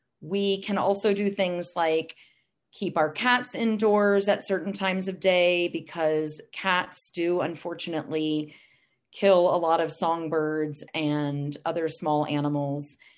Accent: San Antonio, Texas, United States; not least because I'm from San Antonio

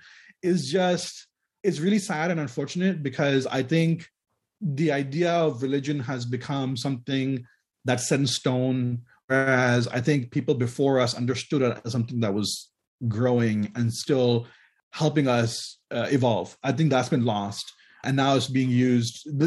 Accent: Pakistan; When I was growing up in Pakistan

